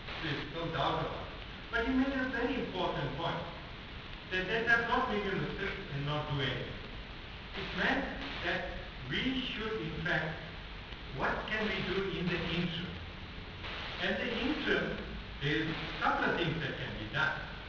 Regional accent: Limpopo, South Africa; I come from the Limpopo province

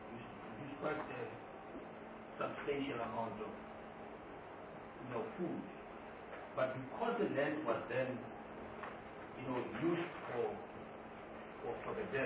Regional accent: Northern Cape, South Africa; as I say, I'm from the Northern Cape

